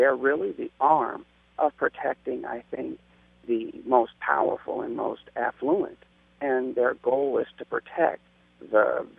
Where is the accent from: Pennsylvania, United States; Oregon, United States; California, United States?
California, United States; I'm being from Southern California, it was the same thing.